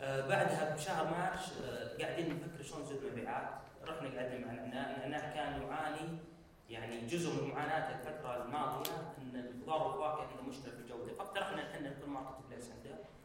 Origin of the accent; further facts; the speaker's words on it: Saudi Arabia; ما كان في الا انا واحد سعودي